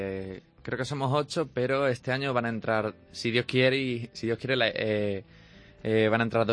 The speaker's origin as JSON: {"language": "Spanish", "town": "Cáceres", "region": "Extremadura", "country": "Spain", "tie": "born there", "said": "Aquí en Cáceres."}